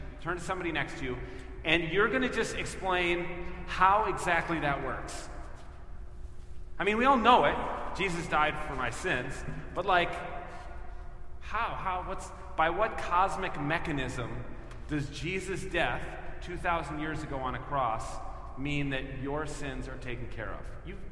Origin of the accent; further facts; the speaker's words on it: Edina, Minnesota, United States; I grew up in Edina, went to a church there.